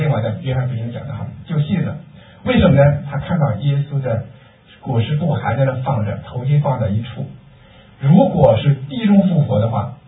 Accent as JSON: {"language": "Chinese", "region": "Hebei", "country": "China", "tie": "born or raised there", "said": "我是比较小只的，有人说我像南方人，但其实我是河北人啊。还有我们的孙妈妈是河北青县的啊，青县的，然后是保定石家庄的，我是这个河北省牛津县司马乡豪湖村小地方。"}